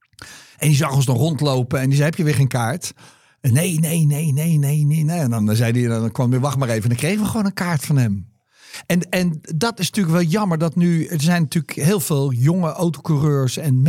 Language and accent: Dutch; Wassenaar, South Holland, Netherlands; En ik weet nog dat op hem twee van die monteurs kwamen gewoon bij ons thuis in Wassenaar. En die hebben op zolder geslapen.